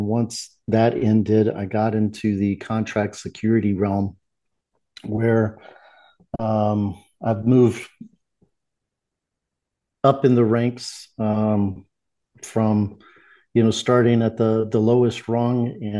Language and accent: English; Fort Worth, Texas, United States; Like you said, born and raised in Fort Worth.